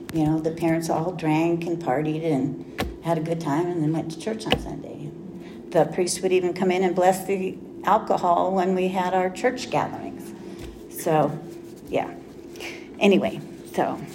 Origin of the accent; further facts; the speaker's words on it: Anaheim, California, United States; We grew up in Anaheim on a cul-de-sac over the fence from the Catholic Church.